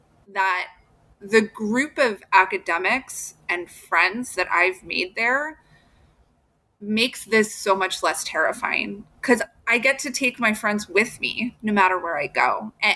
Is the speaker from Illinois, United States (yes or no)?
yes; Illinois, United States; I grew up in Southern Illinois. So when I went to do the PhD at Southern Illinois University, I was going home.